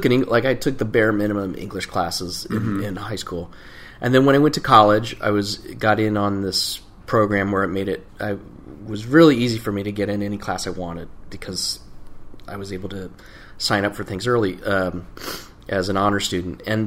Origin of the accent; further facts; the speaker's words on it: Morton, Illinois, United States; also born or lived in Kansas City; Grew up in a little town from like age five on. Grew up in a little town in Peoria called Morton, Illinois.